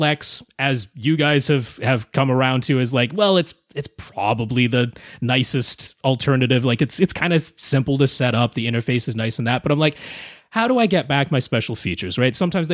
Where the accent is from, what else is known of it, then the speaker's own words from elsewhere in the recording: Canada; I'm Canadian, so I can do what I like.